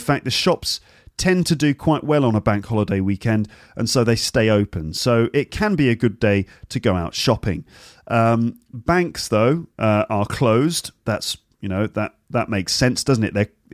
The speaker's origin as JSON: {"language": "English", "region": "England", "country": "United Kingdom", "said": "I'm from England"}